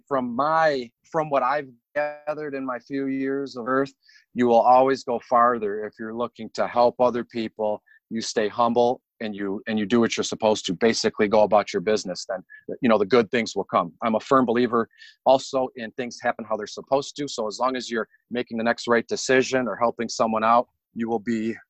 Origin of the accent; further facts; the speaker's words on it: Detroit, Michigan, United States; Born and raised in Detroit on the east side. I do not live in Detroit anymore. I'm about 20 minutes north.